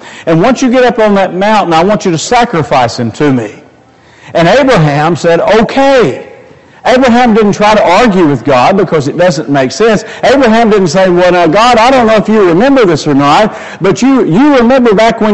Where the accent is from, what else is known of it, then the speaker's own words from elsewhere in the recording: Kentucky, United States; Now, where I grew up in Western Kentucky, stop signs were suggestions, okay?